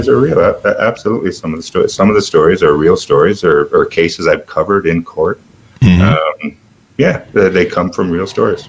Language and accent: English; Ottawa, Ontario, Canada; I'm from Ottawa, born and raised. I still live in Ottawa.